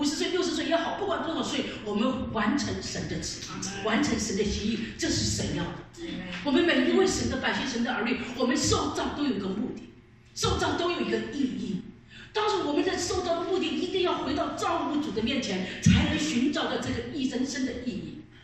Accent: China; 真的是我们中国人，大家真的是很兴奋哈

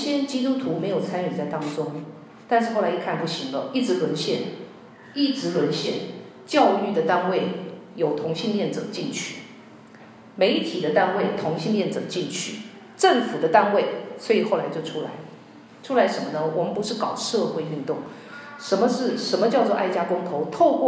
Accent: Taiwan; 没有想到我自己来自台湾，台湾的离婚率是亚洲的第一

